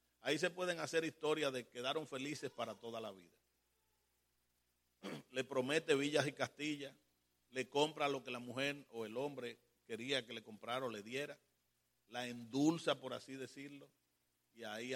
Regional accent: Dominican Republic; en la República Dominicana, mi país de origen.

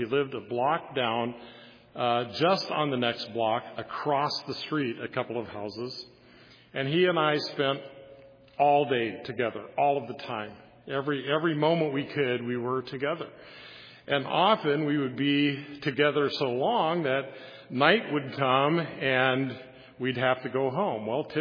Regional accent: Kansas, United States; I grew up in Kansas, 115 degrees on summer days.

